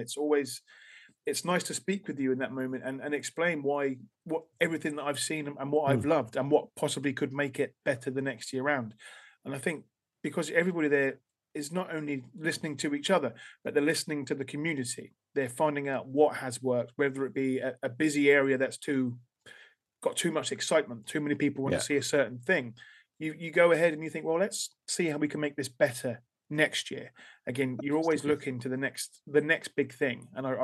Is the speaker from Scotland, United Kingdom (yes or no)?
no; Portsmouth, South East England, United Kingdom; this is a huge comic book event in my hometown. And I think it was from that moment on that this love relationship that I had for Portsmouth Comic Con blossomed.